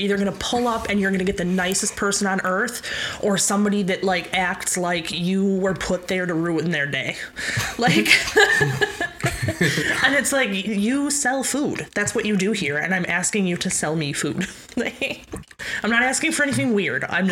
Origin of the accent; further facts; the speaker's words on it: Saginaw, Michigan, United States; Like, leaving home, I'm from Saginaw, so leaving home and...